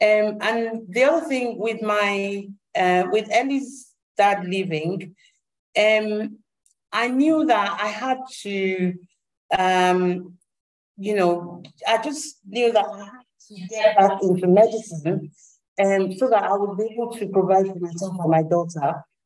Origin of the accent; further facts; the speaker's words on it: Nigeria; moved away as an adult; now in United Kingdom; when I was growing up in Nigeria and in schools, I used to come first all the time.